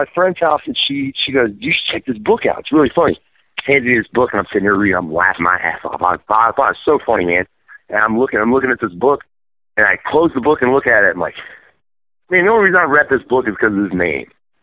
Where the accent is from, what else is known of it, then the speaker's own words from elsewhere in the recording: Trenton, Ohio, United States; moved away as an adult; All My Friends Are Dead got started in 2011, roughly after I moved from Trenton, Ohio, which is my hometown.